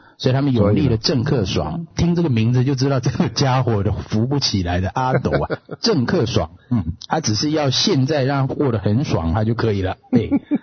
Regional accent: Taiwan; 那个时候我们小的时候在台湾读历史啊，

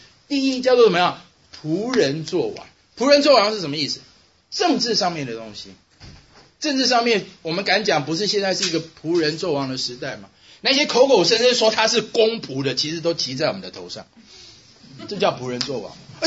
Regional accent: Taiwan; 我从台湾来

